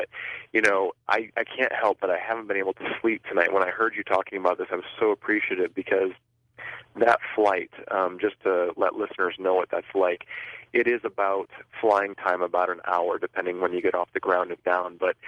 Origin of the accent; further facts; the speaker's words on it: Iowa, United States; I'm from Iowa, and I know, you know, wind shears